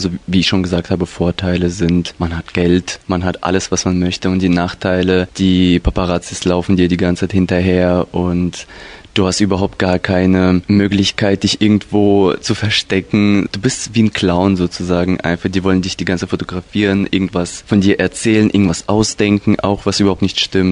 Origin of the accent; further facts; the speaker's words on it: Rubtsovsk, Altai Krai, Russia; German is a second language; Ich komme aus Rubzowsk und ich gehe in die 9. Klasse, Schule Nummer 1.